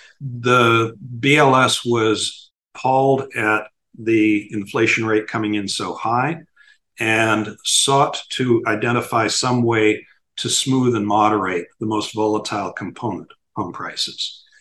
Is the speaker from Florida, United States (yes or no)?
yes; Miami, Florida, United States; In Miami, my hometown, 41% year over year.